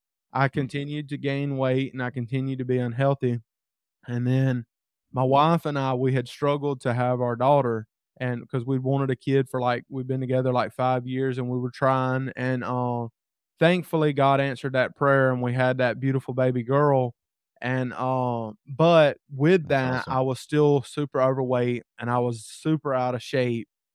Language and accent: English; the South, United States; growing up in the South, we ate tons of fried food and country food